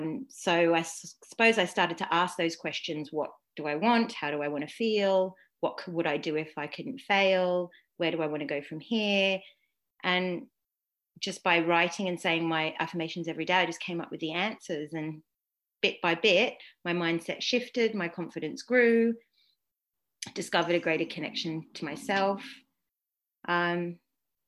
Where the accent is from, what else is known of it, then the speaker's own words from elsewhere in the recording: Australia; growing up in Australia in the 70s and the 80s